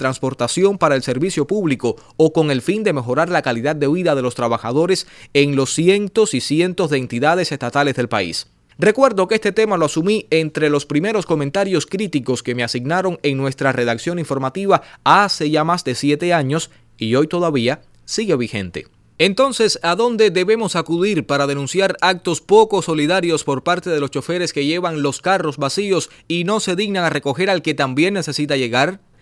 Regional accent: Cuba; Como ciudadanos cubanos tenemos el derecho de exigir que se nos trate bien

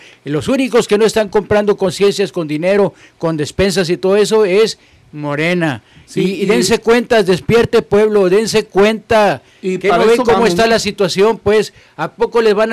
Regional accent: Mexico; Nosotros necesitamos, como mexicanos, replantearnos

